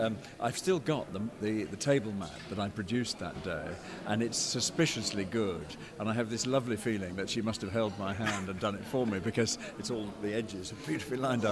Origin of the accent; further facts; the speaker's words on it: Wimbledon, London, United Kingdom; Well, growing up in Wimbledon, this may be retrospective, but American popular culture was the great thing. There was a Western on television every night.